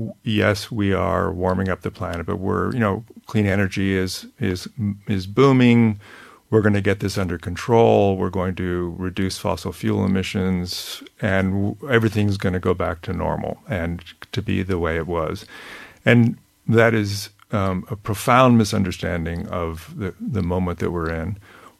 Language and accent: English; California, United States; I grew up in California. I remember the smog in California. I couldn't see the mountains, 5 miles away from where I lived.